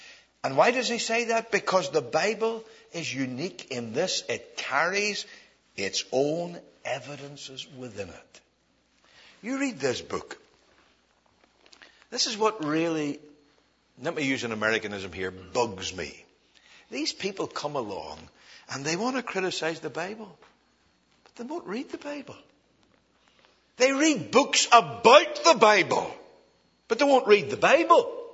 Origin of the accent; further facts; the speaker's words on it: Ireland; I say that as an Irishman.